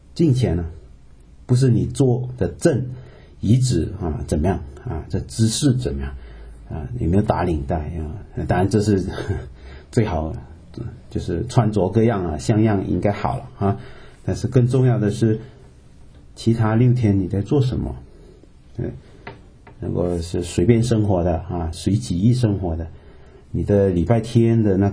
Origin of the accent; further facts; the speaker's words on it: Beijing, China; 我们北京人哈、啊、是天之骄子啊，北方啊